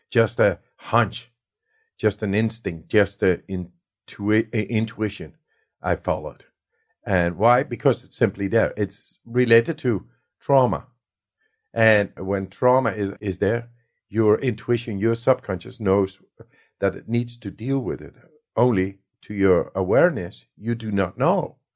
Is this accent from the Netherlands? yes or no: yes; Netherlands; I come from the Netherlands. It's Dutch.